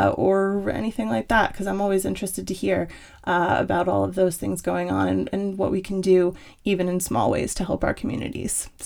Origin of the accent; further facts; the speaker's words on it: Newtown, United States; I'm from Newtown, which is like super, I think we're like 50,000 people